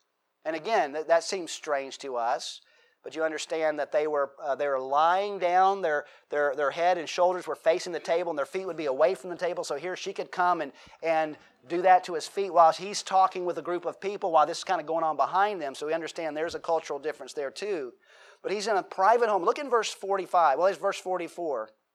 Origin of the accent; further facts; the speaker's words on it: United States; I think I'd be rude and then say, I'm sorry, I'm an American.